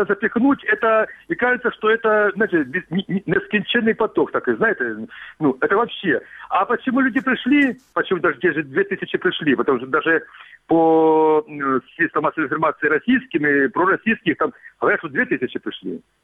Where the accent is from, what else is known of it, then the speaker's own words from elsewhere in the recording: Donetsk, Donetsk Oblast, Ukraine; У меня в Донецке очень много знакомых. У меня мать живет в Донецке, из Ногучинска. Я сам дончанин, из Пролетарского района.